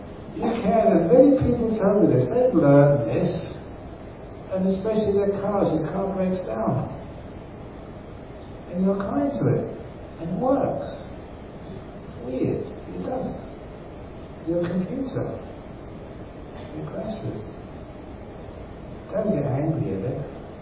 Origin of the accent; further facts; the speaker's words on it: Australia; He asked me. He said, oh, I'm from Australia.